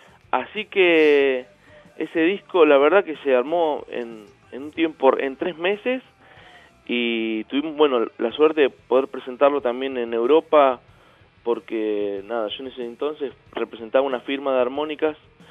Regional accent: Patagonia, Argentina; born there; yo nací en un lugar en la Patagonia que es muy ventoso.

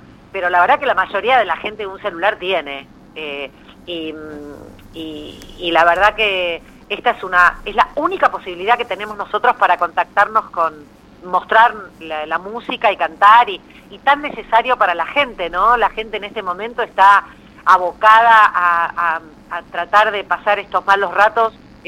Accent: Buenos Aires, Argentina; yo soy porteña, nací aquí en un barrio que se llama Paternal. Uh-huh. Y bueno, muy Buenos Aires

